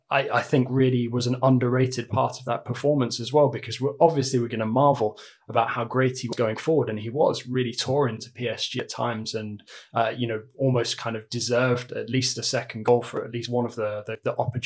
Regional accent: England, United Kingdom; And to see him back, certainly as an Englishman, is very encouraging.

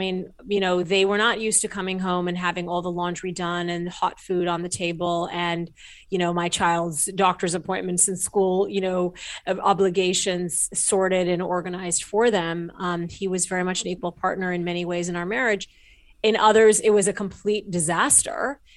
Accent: Kalamazoo, Michigan, United States; born there; I was born in Kalamazoo, Michigan.

